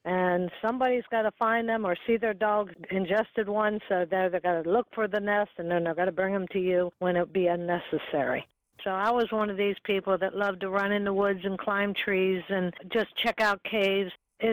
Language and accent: English; Washington, United States; I'm from Washington State originally and was in Gettysburg.